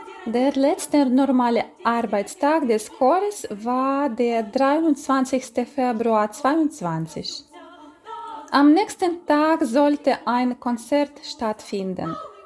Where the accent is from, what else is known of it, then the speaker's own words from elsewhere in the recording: Kyiv, Ukraine; Ich komme aus Kiew und bin von Beruf klassische Sängerin und Dirigentin.